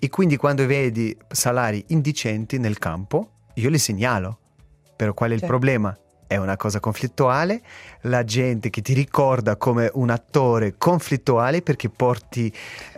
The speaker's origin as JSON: {"language": "Italian", "country": "Russia", "tie": "born or raised there", "second_language": "Italian", "said": "io sono nato in quel paese che era un sesto della pianeta e quindi sono cresciuto lì, proprio confine con Bielorussia, Ucraina e Russia. Sono più o meno 250 km da Chernobyl."}